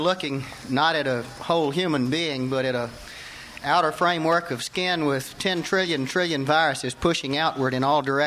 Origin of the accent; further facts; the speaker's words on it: Gainesville, United States; I grew up in Gainesville, and I did manage to visit most places